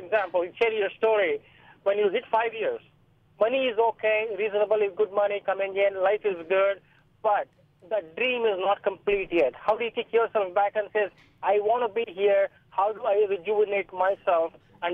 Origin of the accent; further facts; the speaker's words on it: Fremont, California, United States; I'm from Fremont.